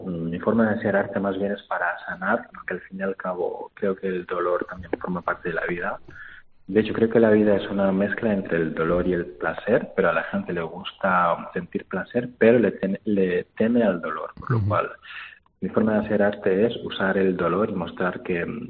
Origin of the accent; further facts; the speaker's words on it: Las Palmas, Canary Islands, Spain; born there; Digo, nací en Las Palmas y mis padres son de Senegal